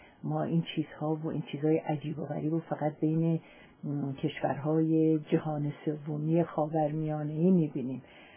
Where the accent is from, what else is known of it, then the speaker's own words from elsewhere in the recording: Iran; به عنوان یک زن، به عنوان یک مادر و به عنوان یک ایرانی.